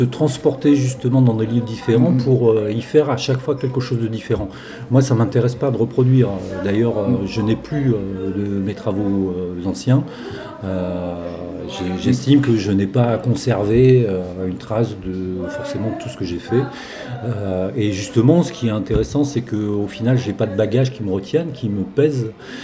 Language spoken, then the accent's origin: French; Hauts-de-France, France; now in Aveyron, France; Dans le Nord, puisque je viens du Nord depuis quelques mois, je suis dans l'Aveyron